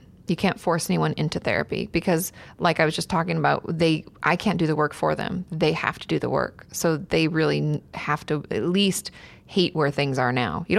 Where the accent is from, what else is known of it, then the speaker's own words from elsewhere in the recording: Washington, United States; I'm from Washington State, so we're going back home.